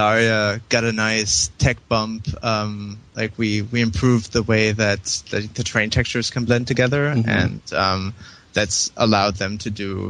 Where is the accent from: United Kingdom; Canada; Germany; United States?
Germany; I'm originally from Germany, okay. Yes.